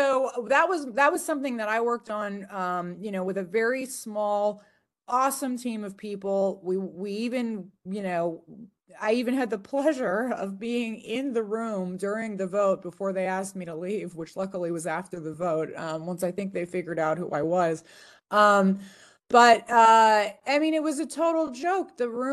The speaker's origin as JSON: {"language": "English", "region": "California", "country": "United States", "said": "Just because it's the closest to my home state of Nevada, I mean, a home state of California"}